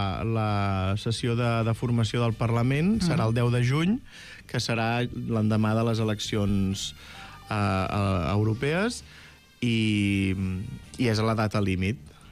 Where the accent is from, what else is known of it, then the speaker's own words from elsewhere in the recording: Arenys de Munt, Catalonia, Spain; Arenys de Munt, al meu poble, no és pas festa.